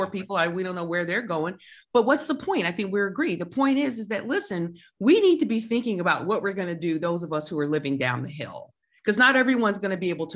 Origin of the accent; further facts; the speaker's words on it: Virginia Beach, Virginia, United States; I'm from Virginia Beach, Virginia. I grew up with nuclear submarines in my backyard.